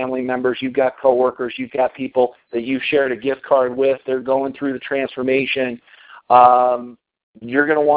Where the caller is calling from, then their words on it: Colorado, United States; I'm calling in from Colorado tonight.